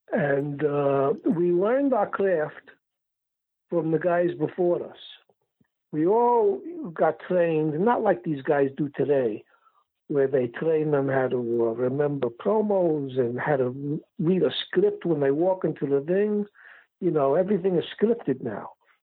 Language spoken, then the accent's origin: English; Brooklyn, New York, United States; But I grew up in Brooklyn. I was a fan of the heels.